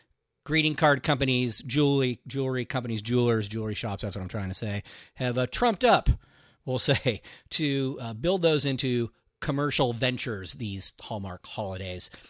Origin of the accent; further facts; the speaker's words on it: California, United States; and I grew up in California, so I've been very familiar with this really my whole life.